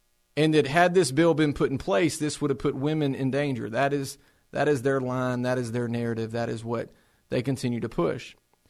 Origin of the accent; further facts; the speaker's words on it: the South, United States; accent: Southern; she can distinguish that we're from the South. She can distinguish our accent versus a Northerner's accent or a Midwesterner's accent.